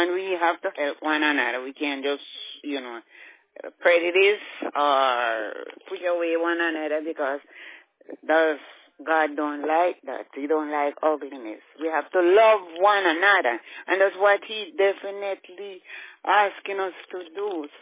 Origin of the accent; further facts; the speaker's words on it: Jamaica; No, I don't. I'm not American. And my grandparents back home, where I come from in Jamaica, they are German.